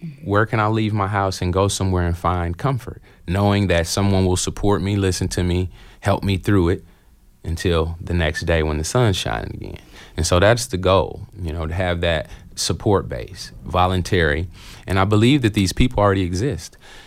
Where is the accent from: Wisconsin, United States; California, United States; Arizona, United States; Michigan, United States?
Michigan, United States; Detroit; also born or lived in Bloomington; I was born in Bloomington, and I was raised in Detroit.